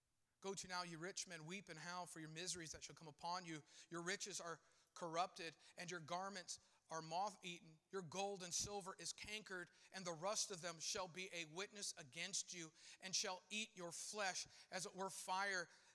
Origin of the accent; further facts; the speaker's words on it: Michigan, United States; Growing up in Michigan, they would say, kids who didn't clean their mouthpieces for football, they would get a canker sore.